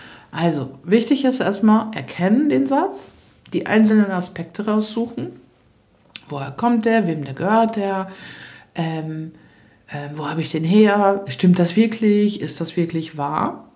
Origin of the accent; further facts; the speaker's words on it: Lower Saxony, Germany; naja, ich komme aus Ostfriesland und das Hotel ist ganz nett.